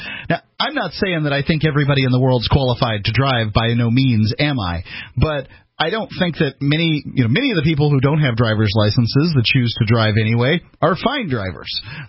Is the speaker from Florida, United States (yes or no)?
yes; Florida, United States; I can tell you, I'm from Florida myself, Bob